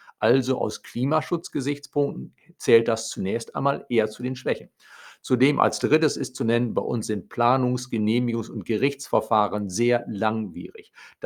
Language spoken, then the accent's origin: German; Lower Saxony, Germany; im Emsland, meiner Heimatregion.